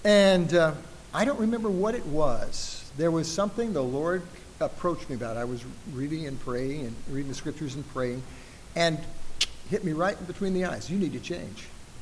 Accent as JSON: {"language": "English", "town": "El Paso", "region": "Texas", "country": "United States", "tie": "born or raised there", "said": "I grew up in El Paso, Texas."}